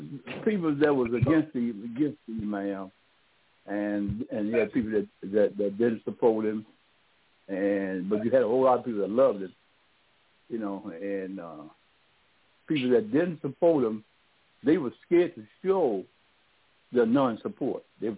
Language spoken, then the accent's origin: English; Chicago, Illinois, United States; And I was raised up there in Chicago.